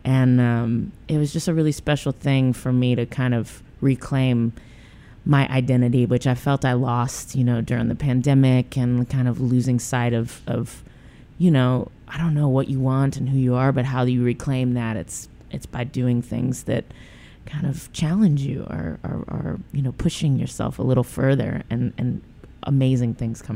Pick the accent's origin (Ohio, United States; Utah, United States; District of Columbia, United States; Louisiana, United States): Louisiana, United States; now in Memphis, United States; Well, I am a Memphis-based artist here. I've lived here 15 years. I'm originally from South Louisiana.